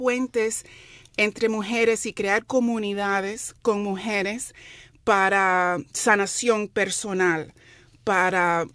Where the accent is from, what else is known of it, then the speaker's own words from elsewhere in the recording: Miami, Florida, United States; born there; yo nací en Miami y bueno, soy artista